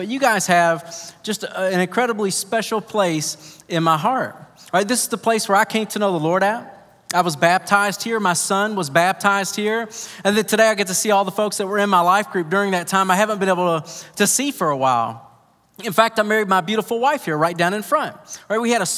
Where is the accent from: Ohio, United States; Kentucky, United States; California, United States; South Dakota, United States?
Kentucky, United States; Then I just reminded him I'm from Kentucky and that was normal for me.